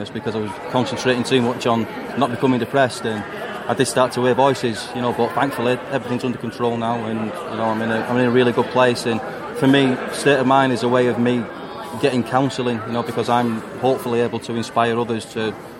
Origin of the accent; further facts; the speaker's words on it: Oldham, North West England, United Kingdom; I do very much still see myself as being a Warringtonian, even though I am from Oldham.